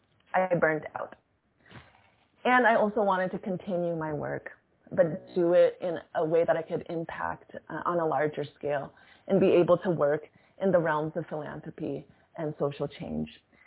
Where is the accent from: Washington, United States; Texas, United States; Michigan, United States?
Washington, United States; Seattle; first language Tagalog; I am second generation Filipino-American, queer and non-binary, and I grew up on Coast Salish territories, mostly in Seattle.